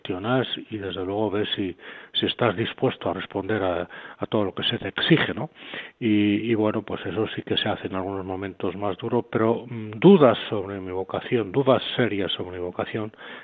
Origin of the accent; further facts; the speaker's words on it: Aranda de Duero, Castile and León, Spain; also born or lived in Segovia; yo, como has dicho muy bien, nací en Segovia, pero el momento en el que yo conozco a los claretianos no es Segovia, sino Aranda de Duero, donde mis padres, por razones de trabajo, pues se emigraron, se trasladaron